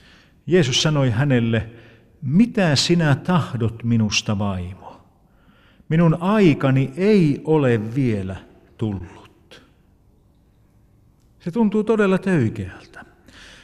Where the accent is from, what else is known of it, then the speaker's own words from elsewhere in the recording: Central Finland, Finland; Minun kotiseudullani Keski-Suomessa eräissä häissä pääsi käymään niin onnettomasti, että siellä loppui ruoka.